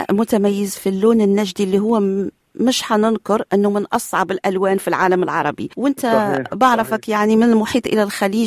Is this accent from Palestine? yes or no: no; Morocco; أنا من المغرب صحيح